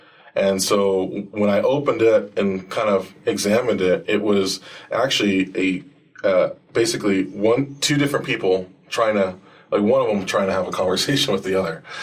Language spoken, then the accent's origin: English; Palm Harbor, Florida, United States; I grew up in Palm Harbor, Florida. That's actually where I joined the church.